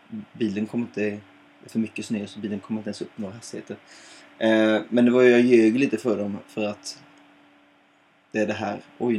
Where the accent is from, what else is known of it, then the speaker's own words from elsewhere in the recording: Småland, Sweden; jag är van, jag är från Småland vet du.